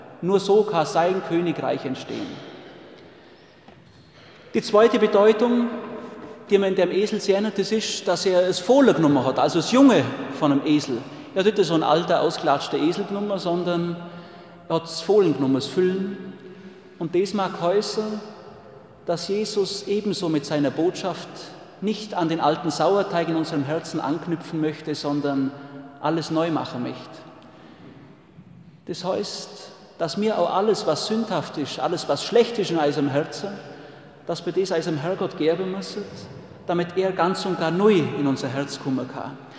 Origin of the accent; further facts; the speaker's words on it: Bavaria, Germany; Bei uns im Allgäu, in jeder normalen Allgäuer Familie, gibt es verschiedene Kraftausdrücke auch im Dorf.